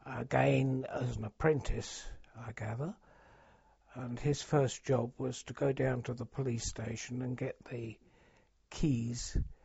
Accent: Mitcham, London, United Kingdom; born there; I was born in Mitcham, Surrey, in a nursing home. I can't remember the name of it. In 1921, on the 21st of February.

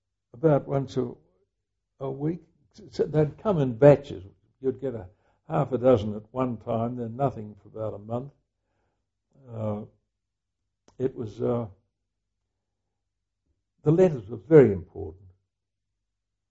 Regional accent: Australia; The feeling, as an Australian, was that amongst a lot of Australians, we knew that Australia was likely to be invaded

